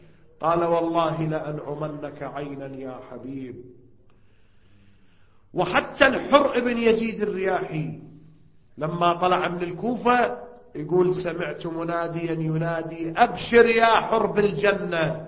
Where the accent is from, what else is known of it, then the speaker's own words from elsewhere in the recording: Iraq; ما أدري عندكم ولا موجودة، إن شاء الله موجودة هناك عندنا بالعراق